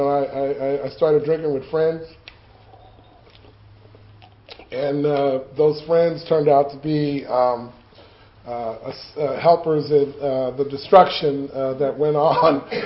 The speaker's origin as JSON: {"language": "English", "town": "Los Angeles", "region": "California", "country": "United States", "tie": "born or raised there", "said": "And I grew up in the Jordan Downs housing projects in Watts, which is quite a ways away from here, but I love living in the projects. I love being from Watts."}